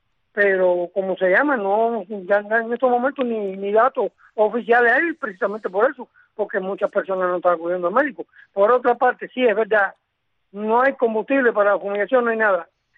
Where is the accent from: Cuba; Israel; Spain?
Cuba; lo que sean capaces cada cual como cubano con su dignidad.